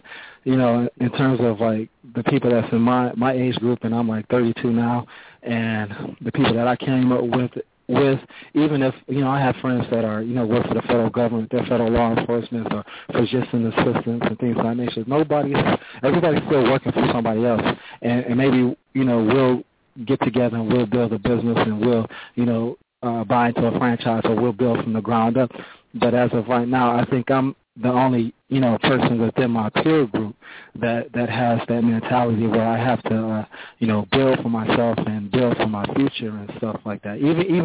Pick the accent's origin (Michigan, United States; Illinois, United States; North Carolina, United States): Michigan, United States; Detroit; I don't have all the particulars, but I'm from Detroit. I spend a lot of time in Atlanta. My job allows me to frequent those cities, so I am from Detroit, like I said.